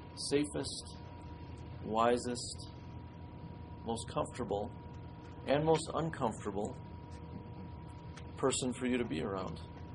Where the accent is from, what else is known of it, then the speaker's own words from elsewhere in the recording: Whitefish Bay, Wisconsin, United States; I've never been able to do that since growing up in Whitefish Bay.